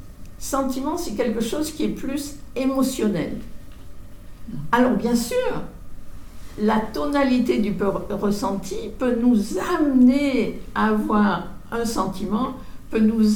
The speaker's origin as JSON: {"language": "French", "country": "France", "said": "Je m'excuse, je suis française, mais ça n'empêche pas."}